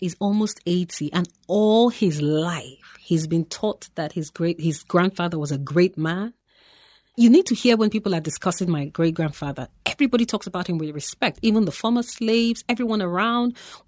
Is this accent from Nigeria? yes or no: yes; Nigeria; when you, as an African, you write a novel as a Nigerian and African, you're expected to begin to speak about issues of the continent.